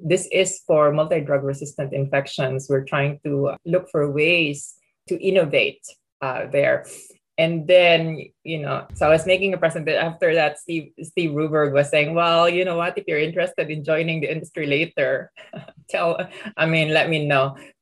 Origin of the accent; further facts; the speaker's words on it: Philippines; moved away as an adult; So I come from the Philippines originally. I actually majored in mathematics when I was in undergrad.